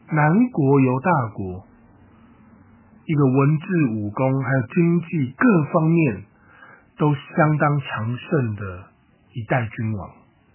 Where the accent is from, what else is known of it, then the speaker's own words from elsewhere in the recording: Taiwan; 我自己在台湾长大，